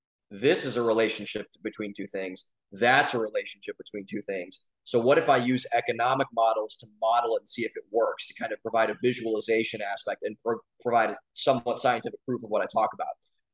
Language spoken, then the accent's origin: English; Cleveland, Ohio, United States; I was raised in a family. I'm from Cleveland, Ohio.